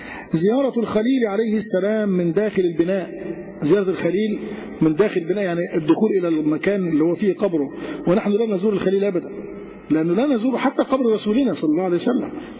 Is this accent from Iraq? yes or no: no; Egypt; وهذه مأساة حصلت عندنا في مصر،